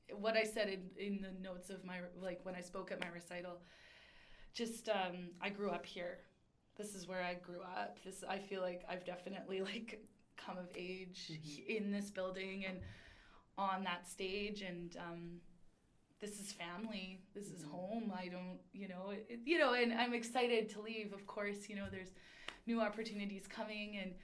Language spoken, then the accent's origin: English; Saskatoon, Saskatchewan, Canada; also born or lived in Edmonton; I was born in Edmonton. And then when I was two, we moved back to Saskatoon.